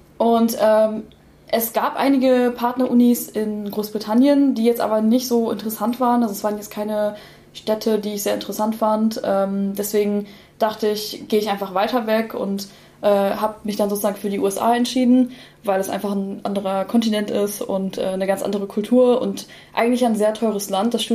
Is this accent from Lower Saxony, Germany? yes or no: yes; Delmenhorst, Lower Saxony, Germany; now in Hanover, Germany; Und ich komme ursprünglich aus Delmenhorst, das ist bei Bremen, und bin da auf eine Grundschule gegangen